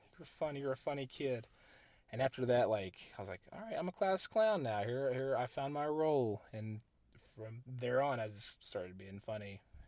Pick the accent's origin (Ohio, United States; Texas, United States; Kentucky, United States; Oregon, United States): Kentucky, United States; Paducah; here I am, back in my hometown area, and this is where I'm from, and here I am.